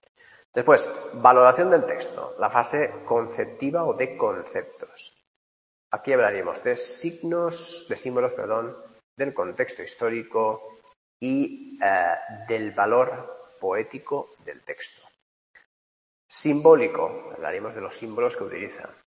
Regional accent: Spain; Bueno, voy a poner dos, que somos españoles, ¿no?

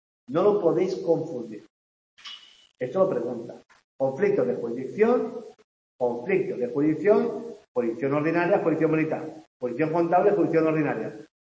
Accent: Valencia, Valencian Community, Spain; En Valencia, yo soy valenciano

